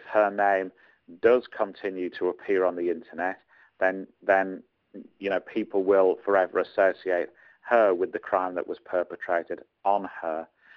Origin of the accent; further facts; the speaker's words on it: England, United Kingdom; as we English would say, tired and emotional, we should leave that Twitter account well alone.